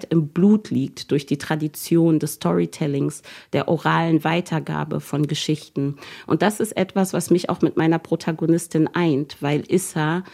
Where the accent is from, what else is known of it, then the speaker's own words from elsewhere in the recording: Germany; denn ich bin Deutsche, ich bin deutsch sozialisiert